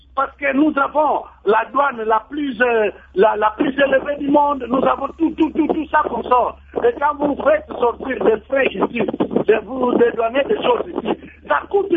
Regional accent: Kongo Central, DR Congo; les provinces telles que chez nous au Congo central

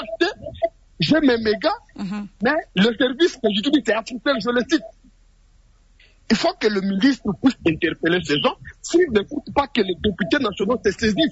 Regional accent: DR Congo; nous sommes Congolais

